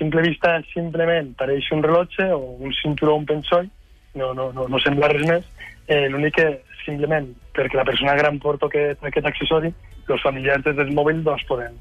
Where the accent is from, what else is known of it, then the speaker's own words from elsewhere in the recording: La Fresneda, Aragon, Spain; Jo soc de Terol, de la Fresneda. Soc de la franja del Materranya i dels barris